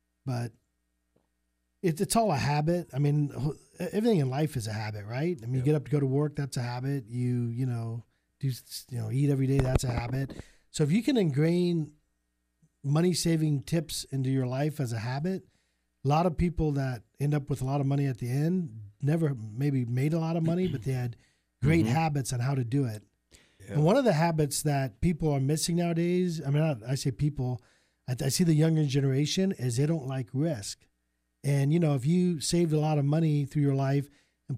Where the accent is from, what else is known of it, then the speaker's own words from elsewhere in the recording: Dayton, Ohio, United States; I was from Dayton, so there wasn't too many ATMs out there.